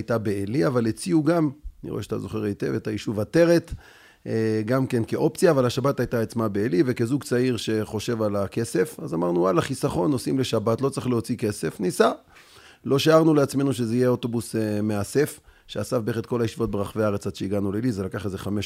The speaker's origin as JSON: {"language": "Hebrew", "town": "Jerusalem", "region": "Jerusalem District", "country": "Israel", "tie": "born there", "also_born_or_lived": "Hadera / Gush Katif", "said": "אני יליד ירושלים, ועברנו בדרך בחדרה, ועברנו אחר כך ביד בנימין, ובשעלבים, ובהרבה מוסדות חינוך בארץ, עד שהכרתי את רעייתי, ואז ירדנו לגוש קטיף."}